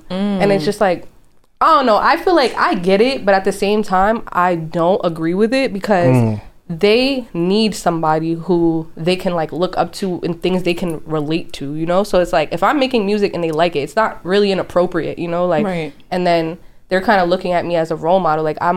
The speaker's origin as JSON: {"language": "English", "town": "Queens Village", "region": "New York", "country": "United States", "moved": "as an adult", "lives_now": "Long Island, United States", "said": "I'm from Queens Village. I moved to Long Island when I was like 22, 23."}